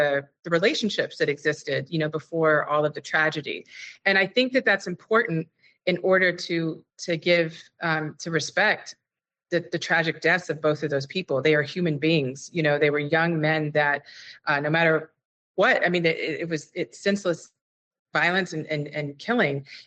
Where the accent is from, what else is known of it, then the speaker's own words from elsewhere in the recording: United States; You know, I think that in pop culture, being an American, we have it's very American in our culture